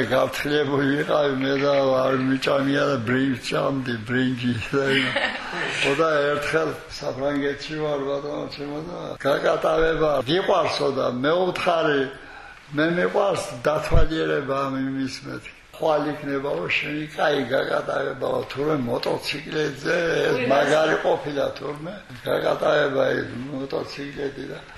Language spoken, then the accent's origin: Georgian; Samegrelo-Zemo Svaneti, Georgia; ჩვენ ახლა მეგრელები ვართ საქართველოში